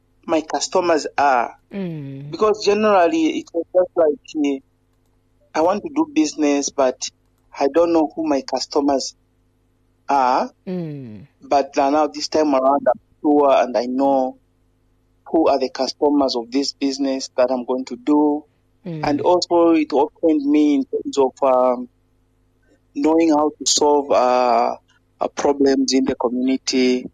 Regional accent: Zambia; I'm from Zambia. Mm-hmm. I'm based in Livingstone, the home of Victoria Falls.

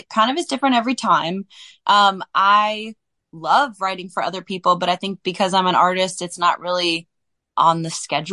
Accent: California, United States

